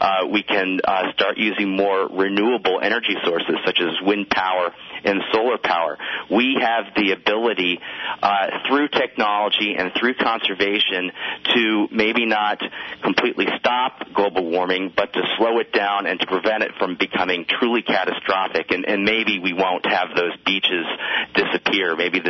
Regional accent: East Coast, United States; I come from the East Coast, where it's originally where it's almost all sandy beaches.

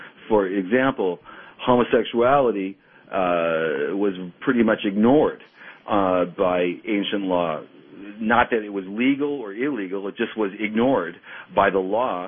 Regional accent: Detroit, Michigan, United States; born there; Yes, I was born in Detroit many decades ago, but I still have family there

